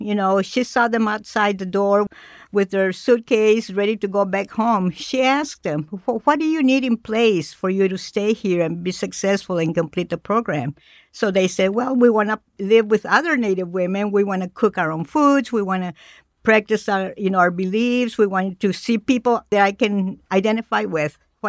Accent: Sonora, Mexico; I am originally from Sonora, Mexico. I'm a Mexican indigenous woman, and my descendants are Tohono O'odham. My father came from an O'odham community in Caborca, Sonora. I also have Yaqui ancestry

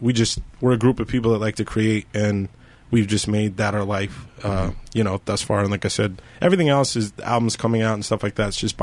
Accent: Gallup, New Mexico, United States; We're from Gallup, New Mexico originally.

